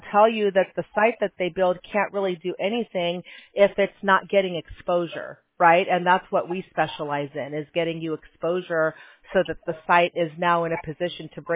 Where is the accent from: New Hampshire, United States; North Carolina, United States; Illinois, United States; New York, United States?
Illinois, United States; Chicago; Oh, yeah, you know, that's how I felt when I first came to California. I grew up in Chicago, and it was like love at first sight.